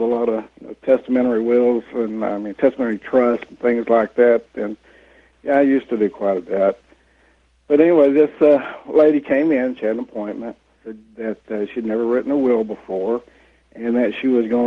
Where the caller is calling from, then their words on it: Dallas, Texas, United States; And I'm calling from Dallas